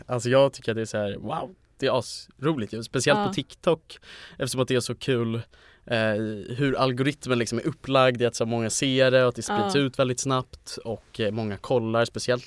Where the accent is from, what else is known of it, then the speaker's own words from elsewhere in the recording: Stockholm, Stockholm County, Sweden; och jag är 20, kommer från Stockholm